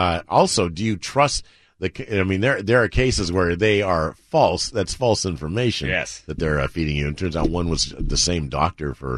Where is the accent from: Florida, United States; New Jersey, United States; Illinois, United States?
Florida, United States; Miami; I grew up in Miami where people speak Spanish and their kids speak English.